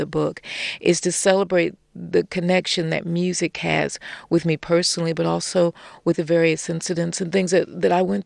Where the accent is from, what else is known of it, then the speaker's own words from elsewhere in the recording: United States; being American